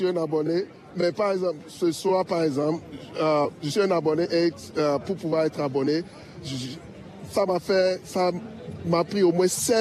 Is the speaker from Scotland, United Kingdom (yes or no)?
no; London, United Kingdom; born there; French is a second language; Je suis né à Londres. Je suis né à Londres, uh-huh. mais de parents père ghanéen et puis maman béninoise. Ils se sont rencontrés ici